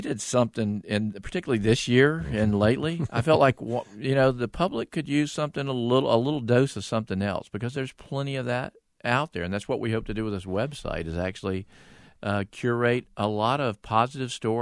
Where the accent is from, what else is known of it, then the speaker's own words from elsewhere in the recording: Mount Airy, North Carolina, United States; I got to learn a lot about my hometown I didn't know. But they all worked at the granite quarry back. Mount Airy had the largest open-faced granite quarry in the world.